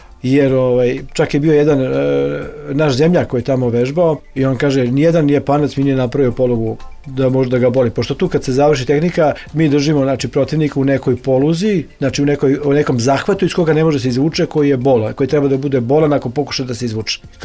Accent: Serbia; Kad smo ih pitali ovako u nekom razgovoru, odakle ste vi, kažemo iz Jugoslavije, oni kažu Čehoslovakija, ma nekakva Čehoslovakija. Mislim, ne znaju baš mnogo o našoj zemlji.

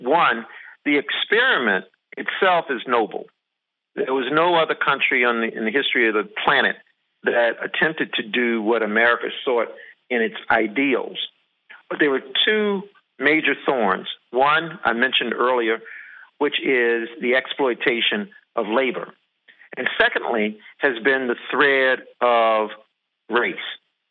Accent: Virginia, United States; So in Virginia, my home state, there was the London Company of Virginia.

